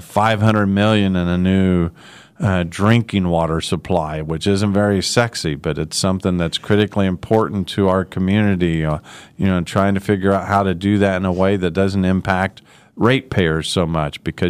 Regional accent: Wichita, Kansas, United States; I grew up in Wichita and love this city.

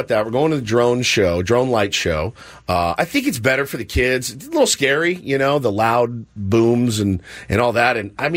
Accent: Texas, United States; Where I grew up in Texas, I mean, Ben, I was like 8 in the backyard, like, watch this. Like, it was just a part of my youth.

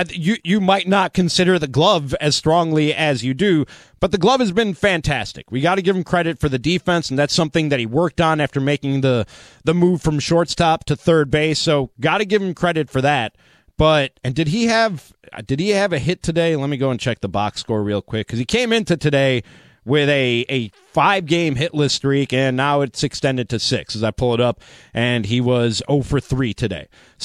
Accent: Chicago, Illinois, United States; now in Milwaukee, United States; I do live in Milwaukee. Don't worry, one of you. Born and raised in Chicago, lifelong Cubs, Bears, Bulls fan.

